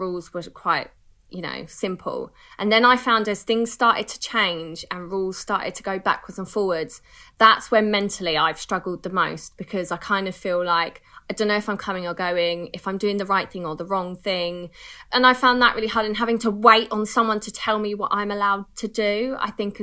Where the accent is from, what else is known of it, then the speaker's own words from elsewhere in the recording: United Kingdom; We're so British, though, aren't we?